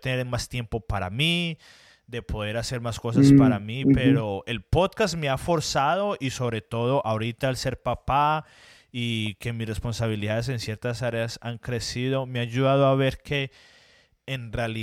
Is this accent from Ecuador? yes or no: no; Colombia; soy hispano y soy colombiano